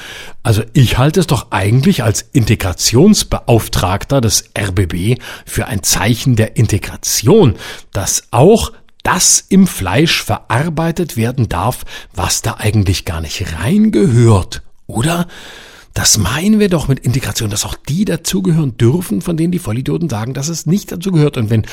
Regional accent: Baden-Württemberg, Germany; Ich meine ganz ehrlich, ich komme aus Baden-Württemberg, ja? Ich gebe es zu.

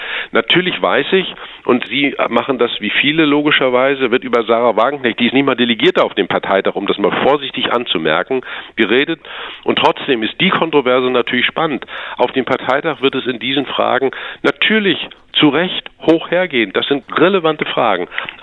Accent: East Germany, Germany; Ich bin als Ostdeutscher in besonderer Weise daran interessiert, dass es hier nicht via Ölembargo ein industrielles Desaster gibt.

